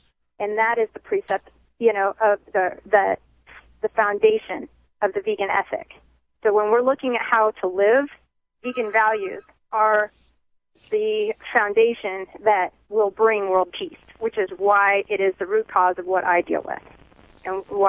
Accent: California, United States; Being born and raised in California, it was very much on the radar there to be concerned, you know, with our heavy population in Southern California.

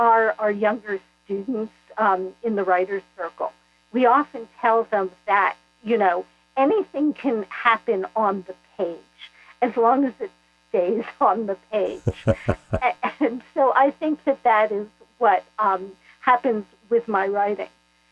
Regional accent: United States; I believe that, you know, as American Jews, we all struggle with the whole issue of assimilation versus maintaining religious tradition.

